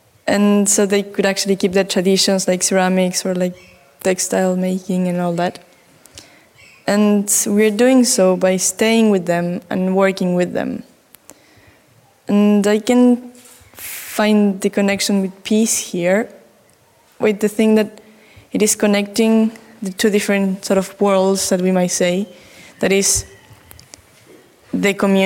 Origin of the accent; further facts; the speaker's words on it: Argentina; from Argentina, and I wanted to tell you a little bit about the project I'm making back home.